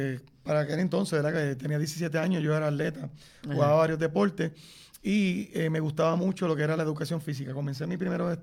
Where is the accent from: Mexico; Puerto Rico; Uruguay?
Puerto Rico; Aguadilla; also born or lived in Mayagüez; yo soy nacido en Mayagüez, pero criado toda mi vida en Aguadilla. Soy prácticamente producto de un residencial público. Uh-huh. Me crié en el residencial José Aponte. Y también viví en la Organización Victoria de Aguadilla, del área del pueblo.